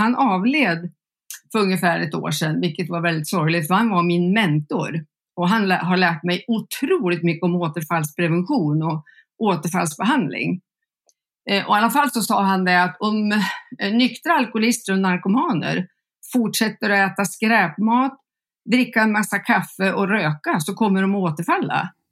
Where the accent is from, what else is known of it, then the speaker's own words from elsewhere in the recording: Näsviken, Gävleborg County, Sweden; also born or lived in Stockholm; Född och uppväxt i Näsviken där jag bor. Har bott utomlands. Bott i Stockholm och jobbat på Karolinska.